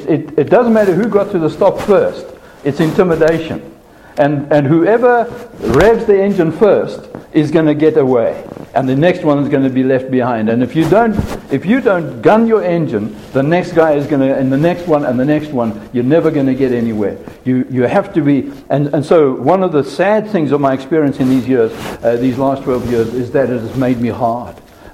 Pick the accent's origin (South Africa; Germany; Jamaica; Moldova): South Africa; now in United States; when I came from South Africa, we try to be sort of civil in South African society generally.